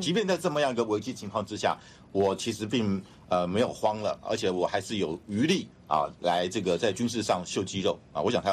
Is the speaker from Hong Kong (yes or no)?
no; Taiwan; 我们台湾人，我觉得这次看到了就是一个恐惧